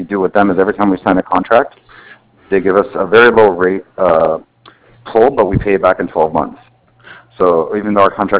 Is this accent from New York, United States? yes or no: no; California, United States; I live in the valley, but I grew up by the beach in South Bay.